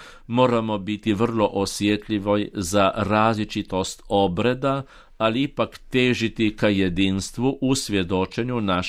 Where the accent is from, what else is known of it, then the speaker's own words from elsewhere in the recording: Slovenia; ja sam Slovenac